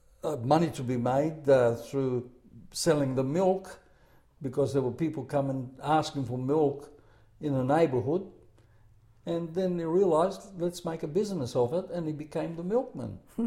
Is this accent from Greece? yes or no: yes; Pyrgos, Western Greece, Greece; now in Australia; I was born in Pyrgos, Greece, in the state of Elias, on the 11th of the 5th, 1944, a war baby.